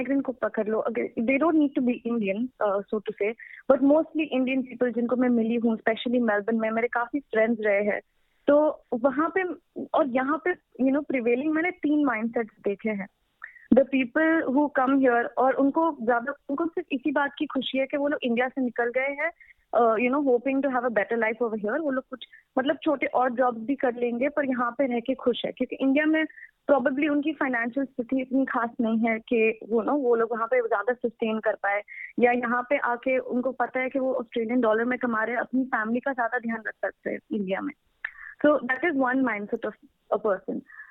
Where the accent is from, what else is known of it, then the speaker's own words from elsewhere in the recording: Dubai, United Arab Emirates; also born or lived in Mumbai; now in Australia; मैं बॉम्बे से हूँ actually, born in Bombay, brought up, मेरा स्कूलिंग दुबई से हुआ है, Aron English high school Sharjah से। तो मैं अपनी पूरी जिंदगी वहीं पे रही हूँ और फिर मैंने कॉलेज वापस बॉम्बे से किया